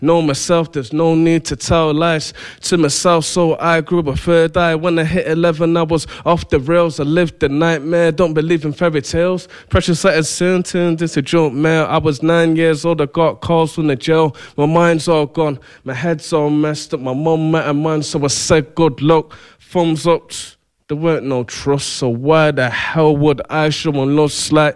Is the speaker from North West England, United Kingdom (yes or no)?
yes; Manchester, North West England, United Kingdom; Yeah, I'm from Manchester. I'm 28.